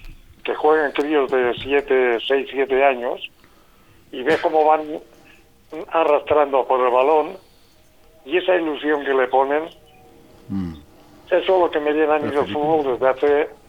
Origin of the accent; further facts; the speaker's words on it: Aldaia, Valencian Community, Spain; born there; En Aldaya, donde yo nací, el campo de fútbol a 50 metros estaba la acequia